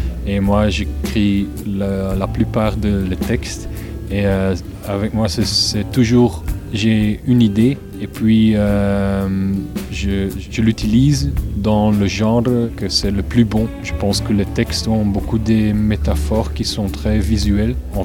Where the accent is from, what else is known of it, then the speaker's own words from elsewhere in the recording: Flanders, Belgium; French is a second language; Je ne parle pas beaucoup le français. Je suis flamande.